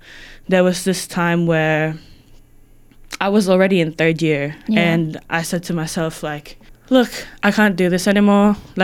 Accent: Tondo, Metro Manila, Philippines; because like back in the Philippines, like we're from Tondo

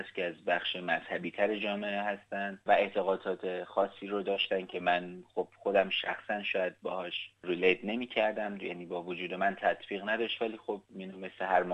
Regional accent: Iran; من خب زمان جنگ توی ایران بزرگ شدم و بودم

